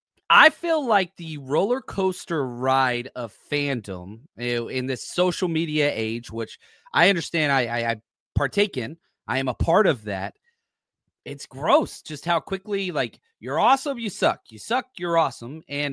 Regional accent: Texas, United States; like Thanksgiving was all about that Texas A&M game growing up in Texas.

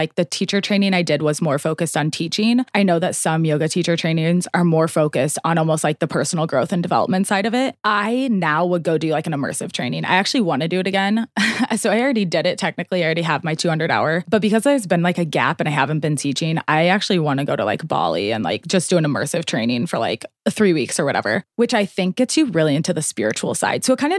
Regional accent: St. Louis, Missouri, United States; I was born and raised in St. Louis.

